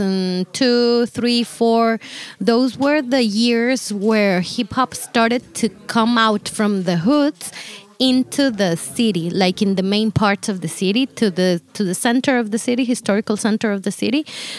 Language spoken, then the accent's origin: English; Guatemala City, Guatemala Department, Guatemala; born there; English is a second language; I wasn't born in New York in the 70s, 90s, or 80s, you know. I was born in Guatemala City this time right now.